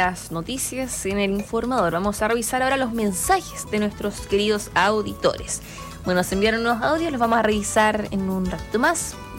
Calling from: Vilcún, Araucanía, Chile; de Vilcún, aquí trabajando en familia.

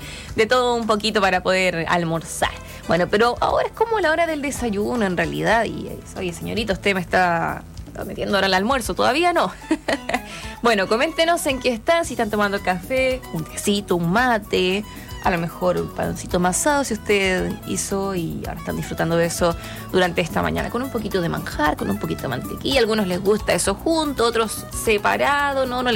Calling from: Vilcún, Araucanía, Chile; de Vilcún, aquí trabajando en familia.

